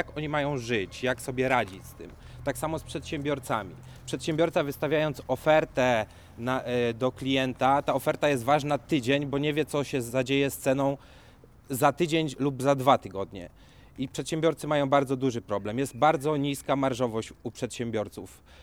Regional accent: Ujazd, Łódź Voivodeship, Poland; Pochodzę z mojej małej ojczyzny. Teraz już od 1 stycznia miasta Ujazd. Mamy drugie miasto w powiecie tomaszowskim

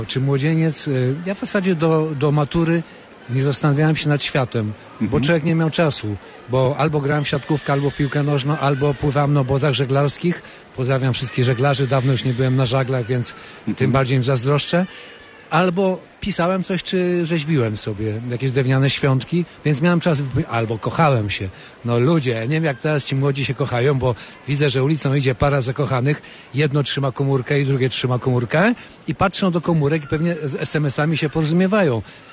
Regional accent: Wysokie Mazowieckie, Podlaskie Voivodeship, Poland; moje lata młodzieńcze w Wysokim Mazowieckim, gdzie się urodziłem, w małej miejscowości na Białostoczyźnie.

